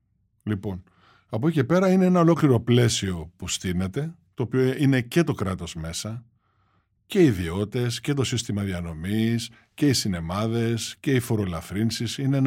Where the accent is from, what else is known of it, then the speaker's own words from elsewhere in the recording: Greece; δουλεύω για τη χώρα μου, για την πατρίδα μου, για τον τόπο μου, για τους ανθρώπους μου. Δηλαδή για την Ελλάδα έχω να πω κάποια πράγματα